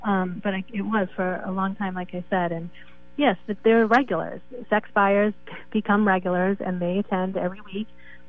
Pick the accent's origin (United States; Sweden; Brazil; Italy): United States; Massachusetts; Of course, I'm from Massachusetts.